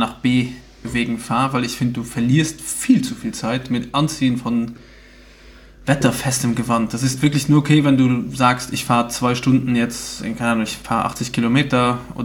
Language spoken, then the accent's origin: German; Luxembourg; Bei uns in Luxemburg nennen wir das Carway oder K-Ways, weißt du, diese